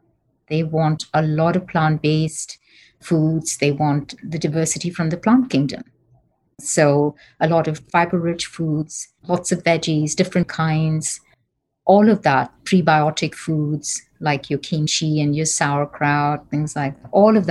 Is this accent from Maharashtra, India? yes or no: no; Bangalore, Karnataka, India; moved away as an adult; now in United States; I'm from India.